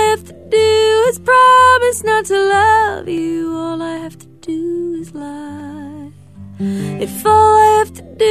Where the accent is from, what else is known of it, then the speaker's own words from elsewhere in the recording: Atlanta, Georgia, United States; also born or lived in Boston; now in Austin, United States; Well, I live in Austin, Texas now. I grew up in Atlanta, and I went to college up in Boston.